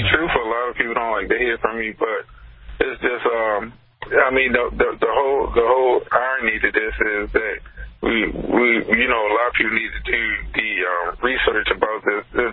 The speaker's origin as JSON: {"language": "English", "country": "United States", "said": "You know, I'm an American."}